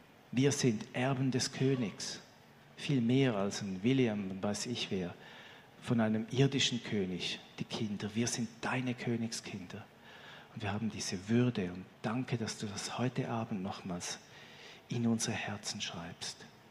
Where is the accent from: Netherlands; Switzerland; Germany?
Switzerland; Romain Mottier zum Beispiel auch bei uns in der Schweiz.